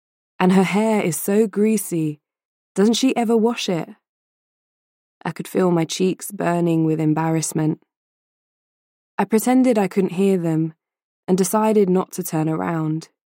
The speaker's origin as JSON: {"language": "English", "region": "London", "country": "United Kingdom", "tie": "born or raised there", "said": "My family and I grew up in East London"}